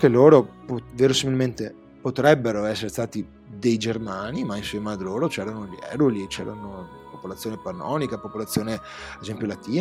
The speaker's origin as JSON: {"language": "Italian", "town": "Venice", "region": "Veneto", "country": "Italy", "said": "io sono appunto di parte perché sono veneziano"}